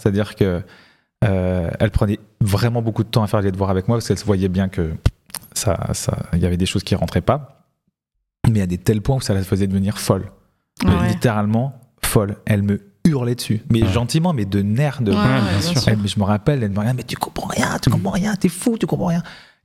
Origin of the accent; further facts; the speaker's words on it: Sallanches, Auvergne-Rhône-Alpes, France; Bah donc moi je suis né à Sallanches. Les gens connaissent Sallanches parce qu'ils passent par là pour aller au ski souvent. Mais j'ai surtout grandi à Thonon-les-Bains.